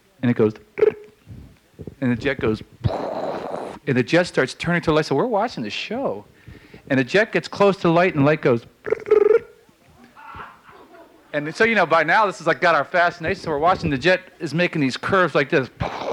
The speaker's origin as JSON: {"language": "English", "region": "Virginia", "country": "United States", "said": "Out on that same farm in Goochland, Virginia, I'm from Virginia, by the way, before California"}